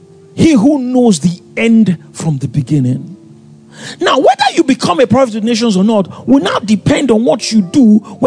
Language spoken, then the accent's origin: English; Lagos, Nigeria; You know, I came from Lagos.